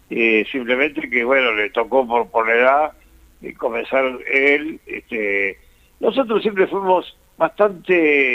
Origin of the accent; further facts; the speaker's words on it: Buenos Aires, Argentina; also born or lived in Salta; Nacido en Salta, sí, sí. Pero malcriado en Buenos Aires.